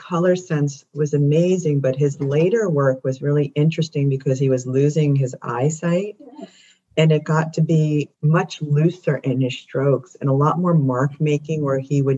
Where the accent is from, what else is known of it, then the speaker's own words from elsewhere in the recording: New Jersey, United States; I grew up on the Jersey Shore with my grandparents, and I think that's where my love of the ocean swimming came from.